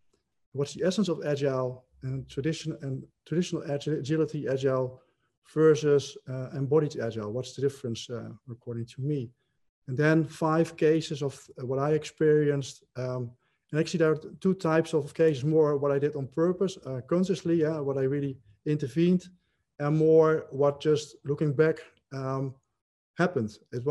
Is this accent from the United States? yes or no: no; Netherlands; English is a second language; mainly, of course, in my home country in the Netherlands